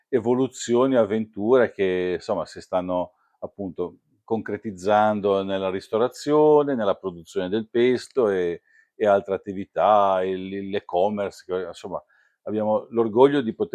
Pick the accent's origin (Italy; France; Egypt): Italy; Genoa, Liguria; Noi da genovesi non ci penso neanche.